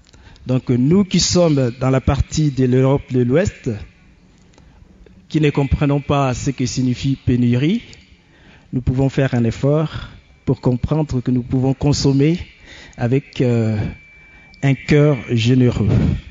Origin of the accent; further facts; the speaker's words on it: DR Congo; now in France; Je suis originaire du Congo-Kinshasa. Je suis franco-congolais, donc, depuis une vingtaine d'années en France.